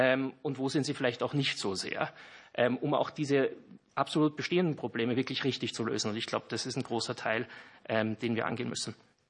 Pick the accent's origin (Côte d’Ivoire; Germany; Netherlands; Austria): Austria; Kurz vorab, ich bin Österreicher, also ein bisschen von der Außenseite hier beim Blick.